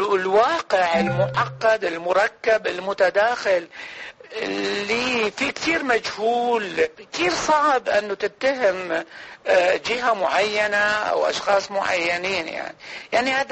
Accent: Iraq; نحن عراقيين يعني،

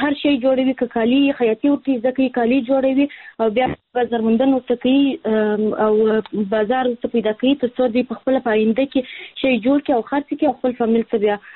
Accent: Kandahar, Afghanistan; زه هلمند نه، د کندهار ولایت یم.

